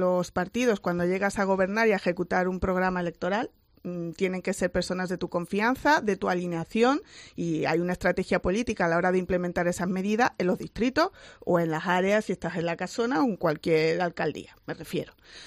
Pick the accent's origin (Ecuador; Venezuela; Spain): Spain; Torremolinos, Andalusia; Ya sabéis que yo soy de Torremolinos